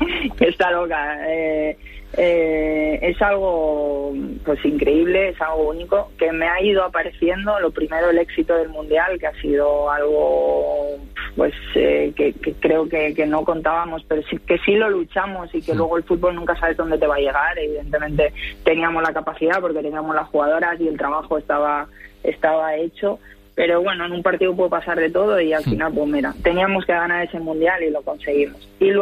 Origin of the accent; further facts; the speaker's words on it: Asturias, Spain; justamente ahora estoy en Asturias, que yo soy de aquí, de Asturias